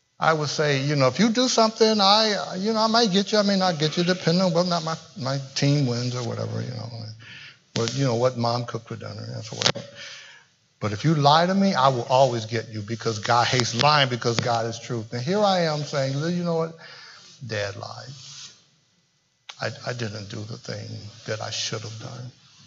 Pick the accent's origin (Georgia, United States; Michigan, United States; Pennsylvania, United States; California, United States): Michigan, United States; The truth of the matter is I'm not from the area. He said, you're not, huh? I said, no. Where are you from? I said, I'm from Michigan.